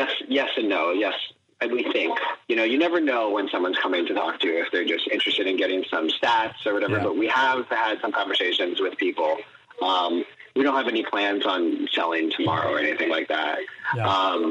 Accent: Miami, Florida, United States; I'm from Miami. My dad's in Miami.

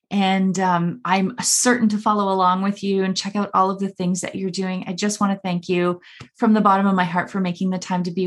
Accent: Ontario, Canada; I cannot believe, honestly, that we're both from Southwestern Ontario, that we're baseball families, three kids, all the things.

